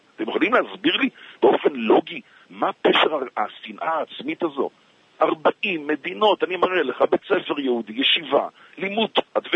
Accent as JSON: {"language": "Hebrew", "town": "Petah Tikva", "region": "Central District", "country": "Israel", "tie": "born or raised there", "said": "אני יליד פתח תקווה, נולדתי להורים ניצולי שואה."}